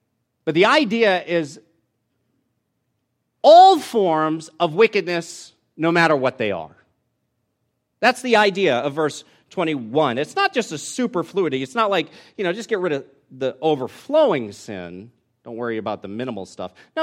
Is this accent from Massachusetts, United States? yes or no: yes; Boston, Massachusetts, United States; now in California, United States; Now, I grew up in Boston. People gardened, kind of, you know.